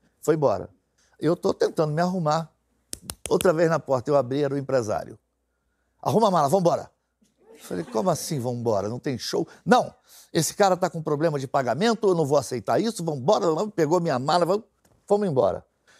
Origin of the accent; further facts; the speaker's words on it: Santa Teresa, Rio de Janeiro, Brazil; Eu nasci em Santa Teresa, na Aldeira Freire Orlando.